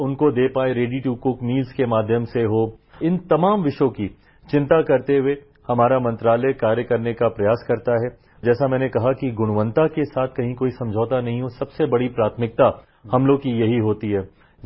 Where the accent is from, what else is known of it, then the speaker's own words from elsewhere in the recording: Bihar, India; मैं बिहार से आता हूं, बिहार भी एक कृषि प्रधान प्रदेश है